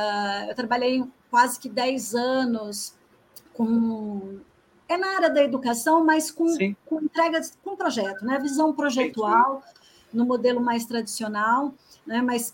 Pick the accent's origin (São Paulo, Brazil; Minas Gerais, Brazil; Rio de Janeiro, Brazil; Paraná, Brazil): São Paulo, Brazil; São Carlos; now in Campinas, Brazil; Nasci em São Carlos, cresci em São Carlos, toda a família é de lá, mas eu nunca trabalhei em São Carlos, né? Sempre trabalhei fora da cidade. E aí, entre viagens e viagens, chegou um momento que eu falei, não, chega, né? E aí vim para Campinas e aqui estou.